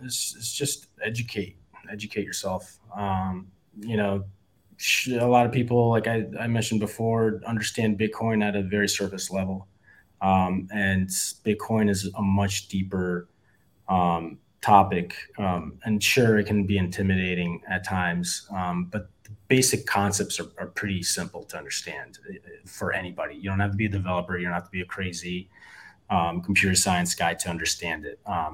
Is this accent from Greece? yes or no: yes; Patras, Western Greece, Greece; English is a second language; I'm from the Gulf of Corinth. It's a town called Patra. So that's where I was born.